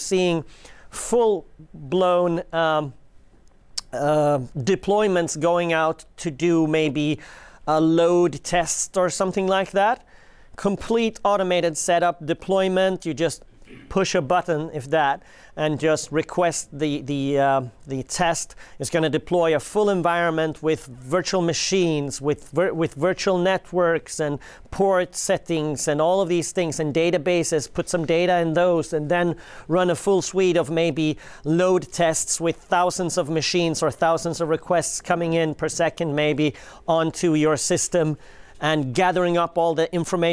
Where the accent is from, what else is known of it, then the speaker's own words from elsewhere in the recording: Sweden; I'm from Sweden.